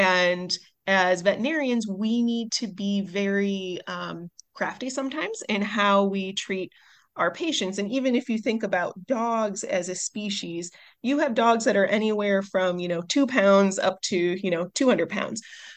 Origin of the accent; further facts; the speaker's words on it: Midwest, United States; I can say this as a Midwesterner, I came out east, you all drive crazy compared to the Midwest.